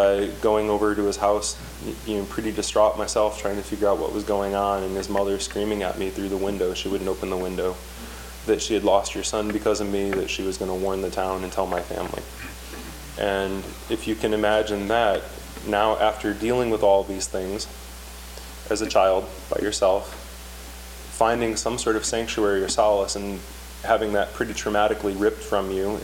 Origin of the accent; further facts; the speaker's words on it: Gary, Indiana, United States; I grew up just outside Gary, Indiana. I was born in the late 70s.